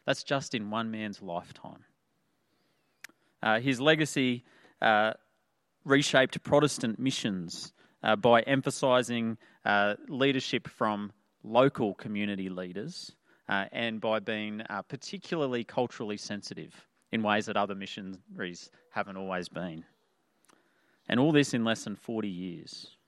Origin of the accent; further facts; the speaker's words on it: Toowoomba, Queensland, Australia; I remember growing up in Toowoomba